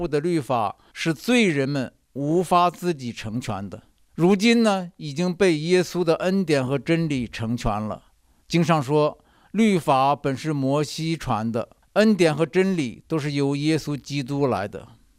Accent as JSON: {"language": "Chinese", "country": "China", "said": "就像过去我们中国人见面的时候总是说一句吃了吗？"}